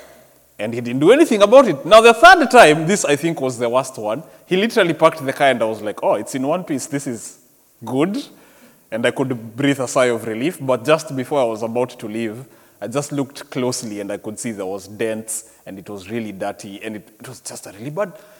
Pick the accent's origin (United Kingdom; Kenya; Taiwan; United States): Kenya; So we've been in Kenya. I'm from Kenya, by the way. So we've gone to Kenya to visit family together.